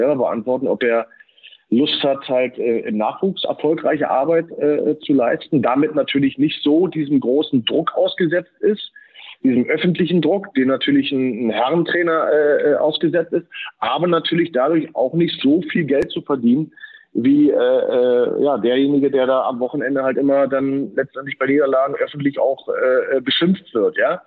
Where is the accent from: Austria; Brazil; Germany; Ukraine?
Germany; ich bin ja in der DDR groß geworden, auf der KHS